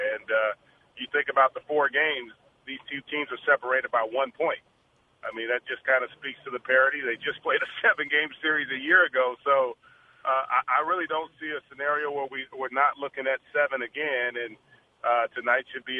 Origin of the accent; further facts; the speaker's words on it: Las Vegas, Nevada, United States; because I grew up in Las Vegas, huge fan of Coach Stark and the Running Rebels.